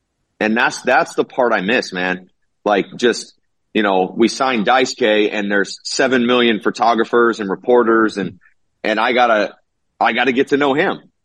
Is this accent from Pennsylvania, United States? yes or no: no; Woodland, California, United States; I grew up in Woodland, California